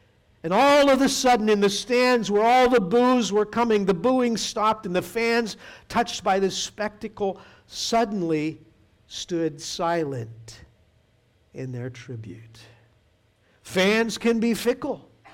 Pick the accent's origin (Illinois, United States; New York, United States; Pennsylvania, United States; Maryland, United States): Pennsylvania, United States; Pittsburgh; The reason I'm from Pittsburgh.